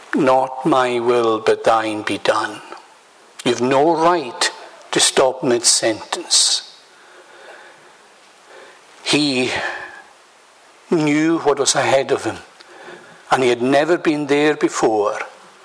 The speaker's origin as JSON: {"language": "English", "town": "Lewis", "region": "Scotland", "country": "United Kingdom", "tie": "born or raised there", "said": "You know, I grew up in Lewis. And in my younger day, we didn't have electricity in the house."}